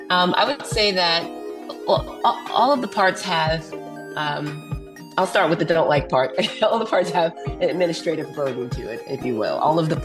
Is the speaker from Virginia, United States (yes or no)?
no; Memphis, Tennessee, United States; I'm originally from Memphis.